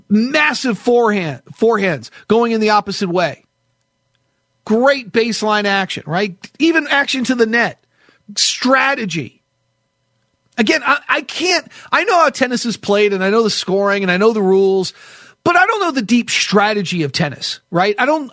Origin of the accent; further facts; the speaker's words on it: New England, United States; But given that I grew up in New England, but I wasn't really a big hockey guy.